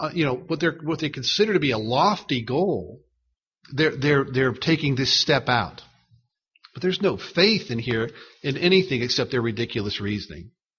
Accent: Chicago, Illinois, United States; and I said I was from Chicago, I could see people, you know, kind of taking a step back.

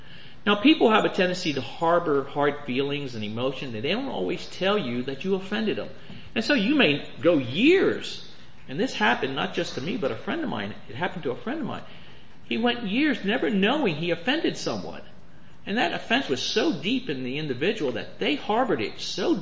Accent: Harrisburg, Pennsylvania, United States; When I grew up in Harrisburg, I said, a dentist with no teeth.

